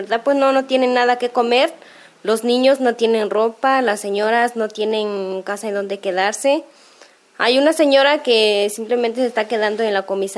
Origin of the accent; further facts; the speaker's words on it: San Vicente Soyatlán de Juárez, Mexico; soy originaria de San Vicente Soyatlán de Juárez, municipio del Cosauca.